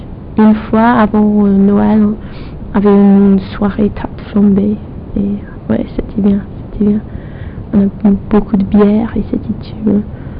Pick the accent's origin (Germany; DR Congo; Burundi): Germany; first language German; French is a second language; Je suis venue d'Allemagne et vraiment, je pouvais dire la moitié d'une phrase et tout d'un coup, j'étais en allemand